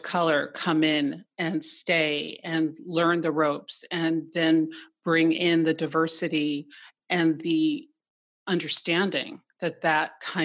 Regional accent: New York City, New York, United States; I grew up in New York City, and I grew up with friends whose parents were in the publishing world.

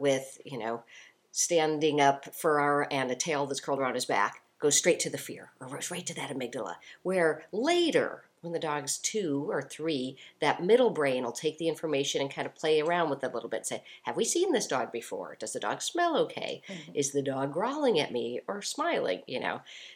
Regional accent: Chicago, Illinois, United States; accent: Chicago; my Chicago accent messing up a lot of words

